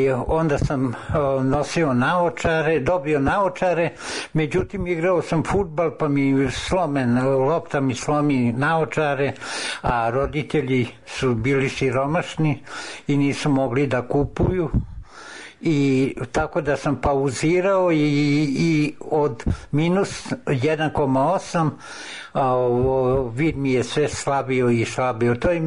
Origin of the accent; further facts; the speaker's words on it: Lok, Vojvodina, Serbia; born there; Rođen sam u Bačkoj, u Loku, 42. godine.